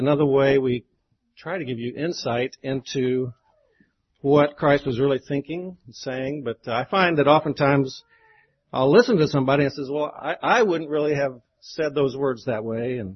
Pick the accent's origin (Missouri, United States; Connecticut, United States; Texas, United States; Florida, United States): Missouri, United States; Columbia; So I come from Columbia, Missouri.